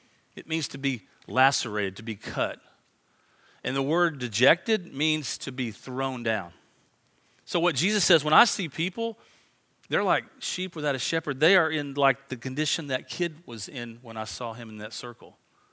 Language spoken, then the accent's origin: English; Tyler, Texas, United States; When I was a brand new Christian, I grew up over in Tyler, and several of my friends got saved when I got saved.